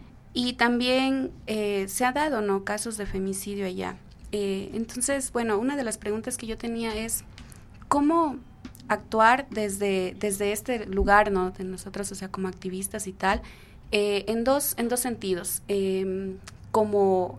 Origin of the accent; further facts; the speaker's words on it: Loja, Ecuador; en Loja, que es el lugar de donde vengo yo